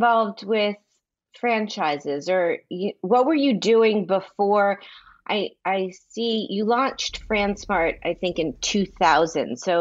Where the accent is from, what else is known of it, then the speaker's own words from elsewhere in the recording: Miami, Florida, United States; Oh, Carvel. Yeah, I grew up in Miami, so of course, Carvel.